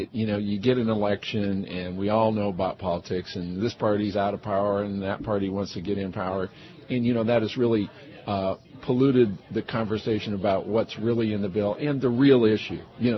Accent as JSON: {"language": "English", "region": "Alaska", "country": "United States", "tie": "born or raised there", "said": "Well, that's what we did growing up in Alaska, and I was, you know, a commercial fisherman years."}